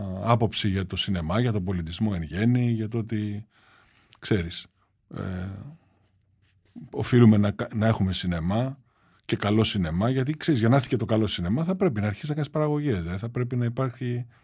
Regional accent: Greece; δουλεύω για τη χώρα μου, για την πατρίδα μου, για τον τόπο μου, για τους ανθρώπους μου. Δηλαδή για την Ελλάδα έχω να πω κάποια πράγματα

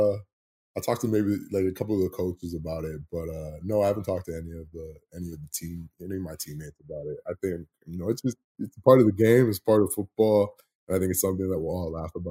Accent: Canada; especially being a Canadian in this league, a lot of people just look at us as a ratio breaker or a quote-unquote national.

